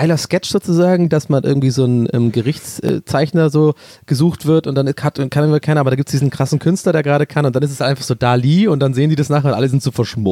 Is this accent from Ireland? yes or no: yes; Ireland; 99 Flake hast du bei uns in Irland. Gibt's auch in England.